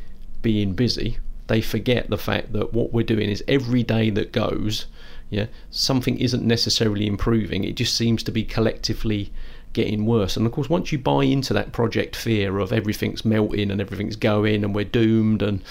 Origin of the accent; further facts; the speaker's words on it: London, United Kingdom; also born or lived in Scotland; I'm as much European as I am Scottish. I'm as much, you know, a citizen of the world as I am from London, as a Cockney.